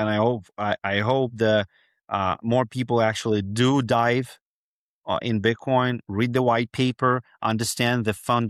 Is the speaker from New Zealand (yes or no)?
no; Ukraine; now in United States; I mean, we live in America. I'm originally from Ukraine.